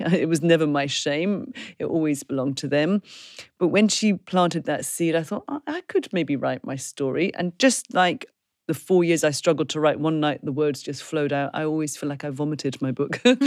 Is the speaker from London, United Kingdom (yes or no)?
yes; London, United Kingdom; now in Glasgow, United Kingdom; I'm a Londoner.